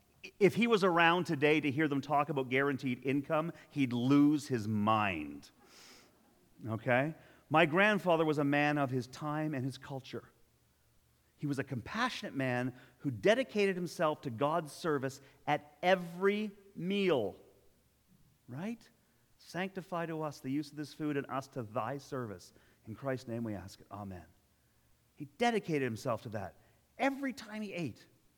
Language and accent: English; Toronto, Ontario, Canada; I grew up in Toronto